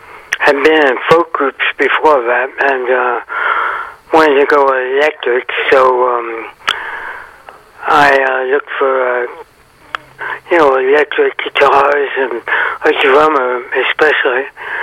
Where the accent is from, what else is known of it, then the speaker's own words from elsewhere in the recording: San Francisco, California, United States; I grew up around Frisco and the nightclubs, the Jazz Cats and all the great bass players.